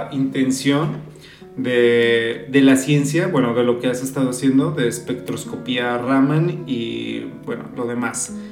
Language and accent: Spanish; Zacatecas, Mexico; soy historiador y soy zacatecano.